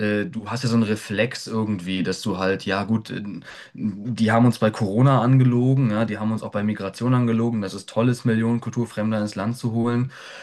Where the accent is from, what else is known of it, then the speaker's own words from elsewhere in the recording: Wuppertal, North Rhine-Westphalia, Germany; ich bin aus Wuppertal, ich bin 42 Jahre alt.